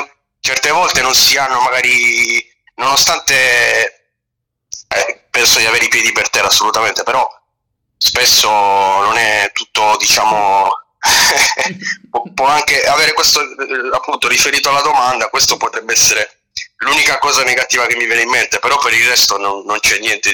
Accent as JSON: {"language": "Italian", "town": "Olbia", "region": "Sardinia", "country": "Italy", "said": "lo porterei in Sardegna a vedere la mia terra. Vedere Olbia così."}